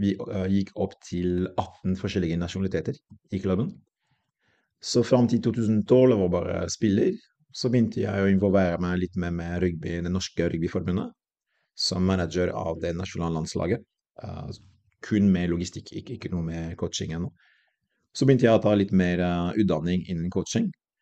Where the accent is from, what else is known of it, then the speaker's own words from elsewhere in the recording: Dax, Nouvelle-Aquitaine, France; now in Norway; franskmann, har vært i Norge siden 99. Jeg kommer fra Dax, en liten by fra sørvest i Frankrike. Ikke så langt unna Biarritz og den spanske grensen. Vokste opp der, i en liten landsby som er 700 innbyggere.